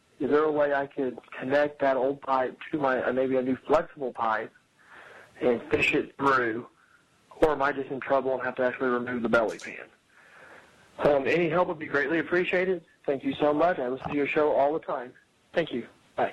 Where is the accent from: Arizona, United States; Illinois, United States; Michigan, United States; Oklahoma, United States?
Oklahoma, United States; Edmond; I'm from Edmond, Oklahoma.